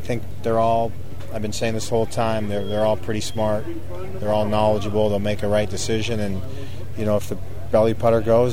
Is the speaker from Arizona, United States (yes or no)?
no; Seattle, Washington, United States; I'm a Californian now, grew up in Seattle, so I played a lot of courses like this.